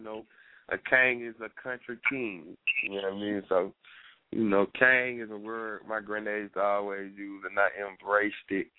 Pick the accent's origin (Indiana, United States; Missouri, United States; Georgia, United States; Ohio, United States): Georgia, United States; Albany; Well, I'm from Albany, Georgia, a little country town in the Georgia sticks